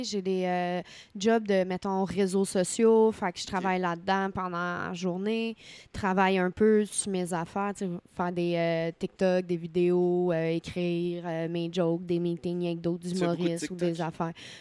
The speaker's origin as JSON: {"language": "French", "town": "L'Assomption", "region": "Quebec", "country": "Canada", "said": "Ouais, je viens de l'Assomption."}